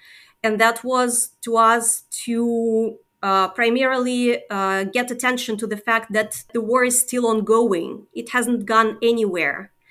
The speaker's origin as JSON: {"language": "English", "country": "Russia", "second_language": "English", "moved": "as an adult", "lives_now": "Netherlands", "said": "I'm originally from Russia and now I live in the Netherlands for the last year."}